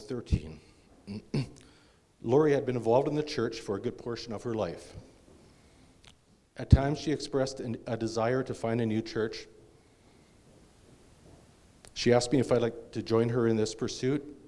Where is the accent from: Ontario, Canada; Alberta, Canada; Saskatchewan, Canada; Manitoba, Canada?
Saskatchewan, Canada; Saskatoon; I was born and raised here in Saskatoon, actually just about a mile from here, or a kilometer for our Canadian friends here.